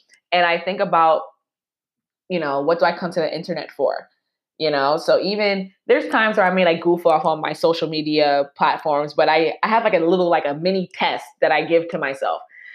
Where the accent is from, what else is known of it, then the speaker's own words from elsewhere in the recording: New York, United States; One, I'm a New Yorker, so we have like that bravado. So regardless, like I'm a New Yorker, so I'm gonna put myself first off top, right?